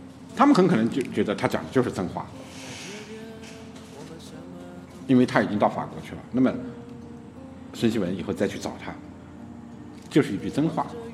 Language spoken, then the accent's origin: Chinese; China; 他就是我们中国人讲的叫为尊者讳啊